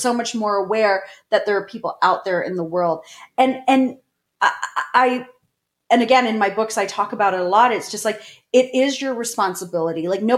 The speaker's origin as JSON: {"language": "English", "country": "Canada", "said": "we're Canadian."}